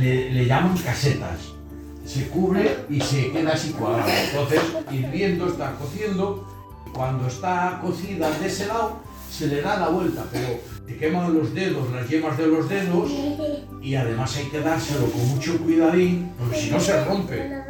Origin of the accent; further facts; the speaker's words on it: Galicia, Spain; en mi pueblo se hacía las filloas, que son típicas todavía, filloas de pedra